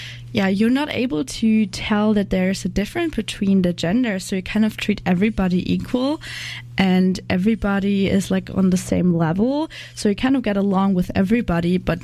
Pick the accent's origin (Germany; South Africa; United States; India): Germany; because I'm from Germany